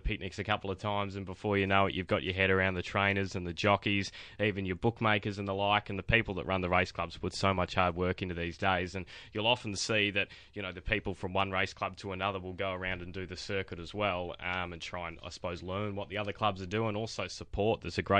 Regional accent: Bendigo, Victoria, Australia; Rick, I grew up with in Bendigo. Rick's a fellow Bendigo boy

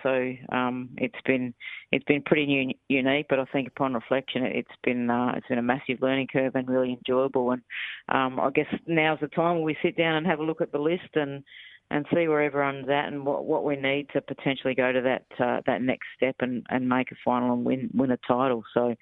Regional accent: South Australia, Australia; So I'm obviously from South Australia, and I was in Adelaide working at the SACA

